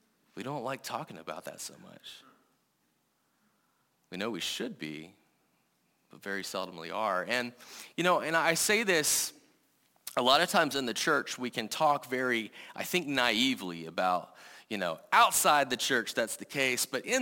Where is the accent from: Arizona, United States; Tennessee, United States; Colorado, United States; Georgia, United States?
Georgia, United States; I mean, I'm from Georgia, all right, and yet there's times when I'm like, ugh, California education.